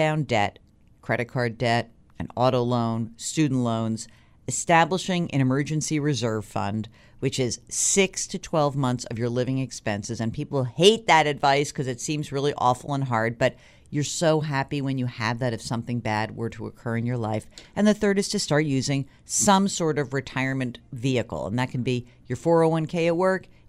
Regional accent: New York, United States; So my splurge always as a New Yorker is eating

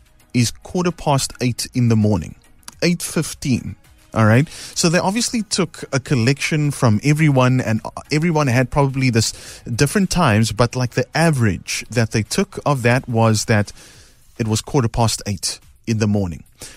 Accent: South Africa; being South African

